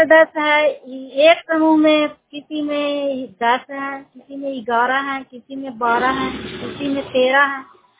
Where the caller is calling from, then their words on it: Madhopur, Bihar, India; मैं माधोपुर गांव चंडी प्रखंड के निवासी हूँ।